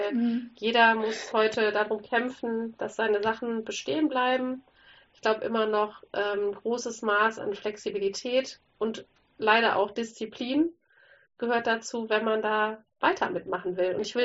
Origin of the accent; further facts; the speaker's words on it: Cologne, North Rhine-Westphalia, Germany; weil meine Heimat einfach Köln ist, sehr in meinem Herzen, auch wenn wir nicht mehr in Köln wohnen.